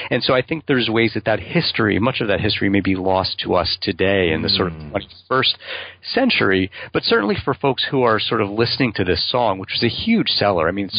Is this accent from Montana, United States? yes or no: no; Philadelphia, Pennsylvania, United States; now in Texas, United States; I'm originally from the East Coast. I'm originally was born in Philadelphia and grew up in the suburbs there and did most of my education on the East Coast as well